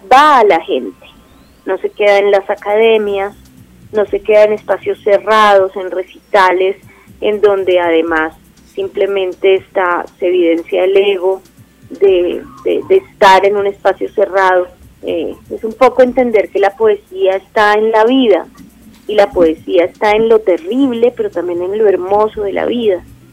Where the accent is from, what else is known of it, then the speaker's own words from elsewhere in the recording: Colombia; Somos bastantes poetas colombianos que pertenecemos a WPM